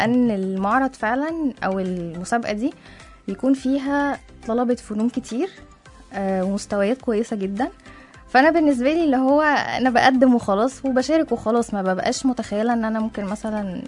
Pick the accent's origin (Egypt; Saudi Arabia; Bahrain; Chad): Saudi Arabia; أنا نشأت في السعودية، يعني والدي كان بيشتغل هناك من زمان قوي